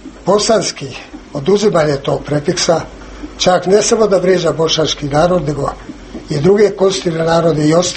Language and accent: Croatian; Bosnia & Herzegovina; born there; ja kao Hrvat, u okviru države Bosne i Hercegovine. Tu su rođeni moji preci, tu sam rođen ja, moji potomci. Tu ja zarađujem za svoj život i ovo je moja domovina.